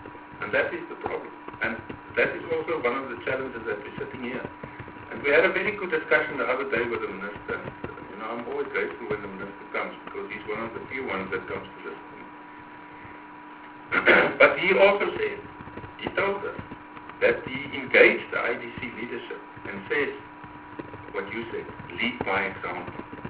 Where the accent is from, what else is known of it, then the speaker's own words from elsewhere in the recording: Northern Cape, South Africa; I'm from the Northern Cape. The biggest river runs through the Northern Cape.